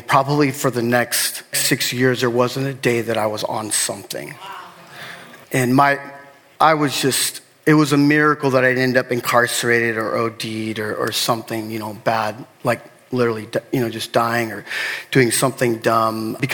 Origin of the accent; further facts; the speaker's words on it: Los Angeles, California, United States; moved away as an adult; also born or lived in Oregon; I moved from Los Angeles in 1988. I moved to Oregon to go to school, and I thought I'd be back 4 years later, and that has not happened. So I've been on a journey away from where I grew up here in LA.